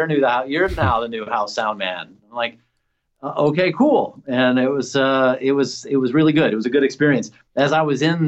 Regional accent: Nashville, Tennessee, United States; I grew up in Nashville, and so I cut my teeth, you know, in Nashville scene many, many years ago.

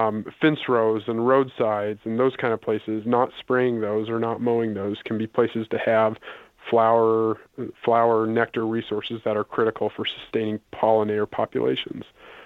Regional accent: Indiana, United States; now in Iowa, United States; I mentioned I grew up in Indiana.

